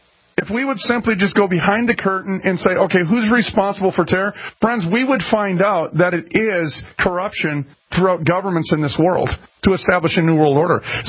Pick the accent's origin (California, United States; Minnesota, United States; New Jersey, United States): Minnesota, United States; Minneapolis; And I was raised up in North Minneapolis.